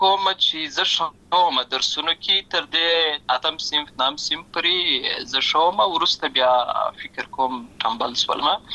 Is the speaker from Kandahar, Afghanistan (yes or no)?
no; Lashkar Gah, Helmand, Afghanistan; زه په اصل کې د اوروزګان ولایت یم، اما زه په هلمند ولایت لشکرګاه کې پیدا شوی یم، اما د لوی سوی یم، عملته مې ښوونځی لسته ده